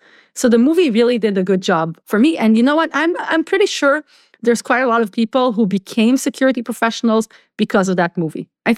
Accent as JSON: {"language": "English", "country": "Israel", "tie": "born or raised there", "said": "So for me, growing up in Israel"}